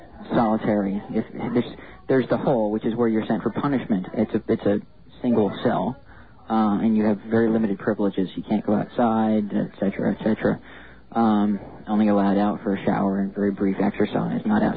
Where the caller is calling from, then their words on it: Philadelphia, Pennsylvania, United States; I'm calling from Philadelphia.